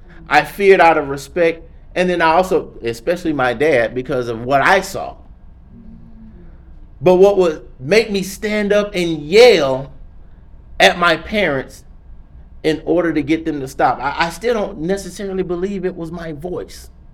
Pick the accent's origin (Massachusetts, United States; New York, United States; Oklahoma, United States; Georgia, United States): Georgia, United States; Augusta; You know, my hometown is actually Augusta, Georgia.